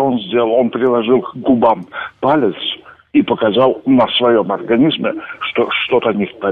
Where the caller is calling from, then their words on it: New Moscow, Moscow, Russia; Я звоню из Новой Москвы, надеюсь, я слышен.